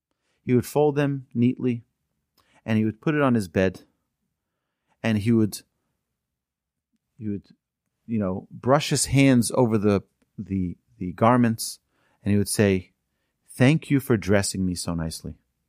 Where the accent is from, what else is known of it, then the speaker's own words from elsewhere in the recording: Muncie, Indiana, United States; My mother went to pay a shiva call to a Rebbetzin in our community where we grew up in Muncie, Rebbetzin Schwab.